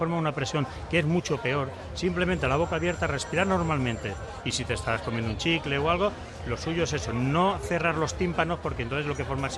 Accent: Valencia, Valencian Community, Spain; now in Alicante, Spain; aunque yo sea de Valencia

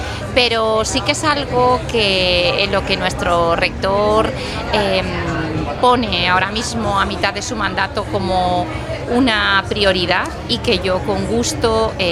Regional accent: Valencia, Valencian Community, Spain; moved away; Sí, yo soy de Valencia, pero ya llevo 30 años viviendo aquí

